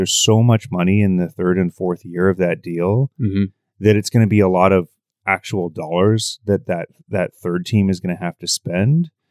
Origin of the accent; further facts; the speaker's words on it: Kamloops, British Columbia, Canada; my love of hockey started in my hometown in Kamloops. We were season ticket holders there, and I used to go to every single game.